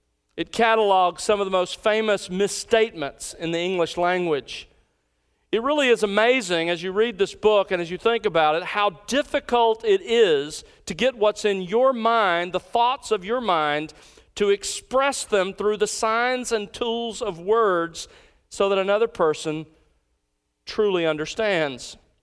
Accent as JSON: {"language": "English", "region": "Alabama", "country": "United States", "said": "Now I can quote her because I'm from Alabama."}